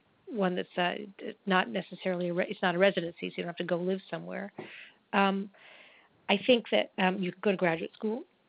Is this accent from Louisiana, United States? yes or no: no; Langley, Virginia, United States; I grew up in Langley, Virginia.